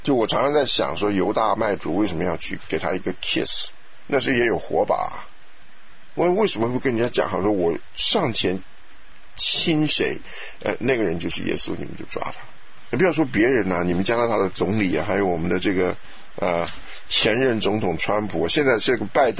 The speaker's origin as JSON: {"language": "Chinese", "country": "Taiwan", "said": "我们台湾人取名字要取这种，现在没有了，我小的时候很多人叫树根，"}